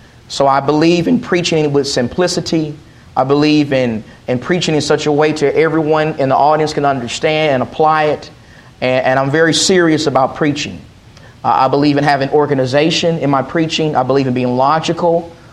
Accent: Texas, United States; I'm from Texas, and I thought that was just a Texas thing.

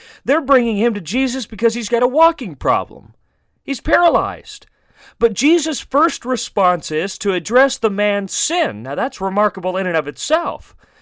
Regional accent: Phoenix, Arizona, United States; I'd tell them I come from Phoenix … this was my raising, that type of thing.

